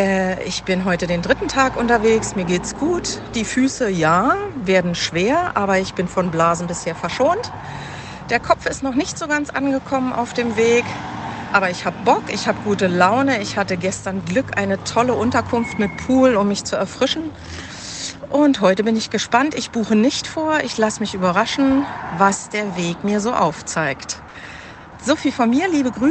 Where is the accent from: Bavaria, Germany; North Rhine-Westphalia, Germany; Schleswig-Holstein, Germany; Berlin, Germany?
Berlin, Germany; born there; now in Black Forest, Germany; aus dem Schwarzwald, gebürtig Berlinerin.